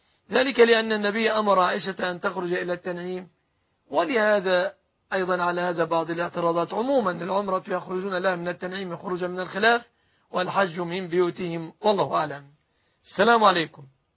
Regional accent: Egypt; بلادنا مصر

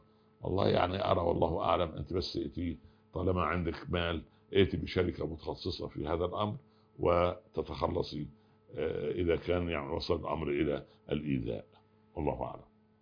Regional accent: Egypt; نعم أنا مصري.

